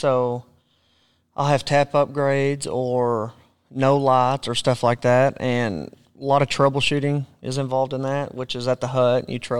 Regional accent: Charleston, United States; I am from Charleston.

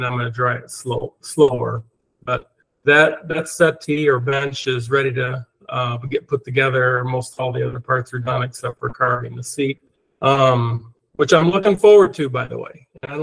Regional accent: Illinois, United States; Well, I grew up here in Northern Illinois, and you know, most of my life, you know, around here.

